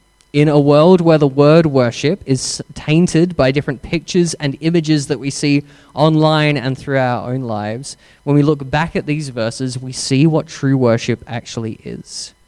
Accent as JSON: {"language": "English", "country": "United Kingdom", "said": "I say transformed. I'm very British."}